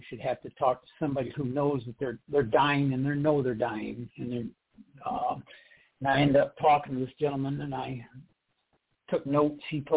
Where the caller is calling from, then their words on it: Florida, United States; I'm in Florida.